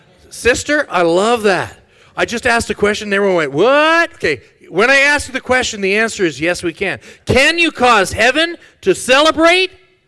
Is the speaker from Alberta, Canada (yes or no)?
yes; Edmonton, Alberta, Canada; from the land of ice and snow, also known as Edmonton. I'm born and raised in Edmonton.